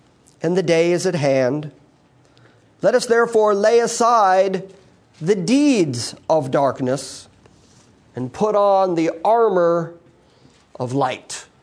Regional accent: United States; first language English; For instance, I was born in America, I grew up speaking English, and therefore I do not just naturally speak Russian.

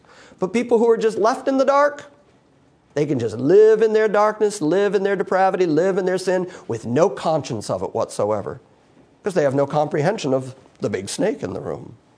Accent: United States; first language English; For instance, I was born in America, I grew up speaking English, and therefore I do not just naturally speak Russian.

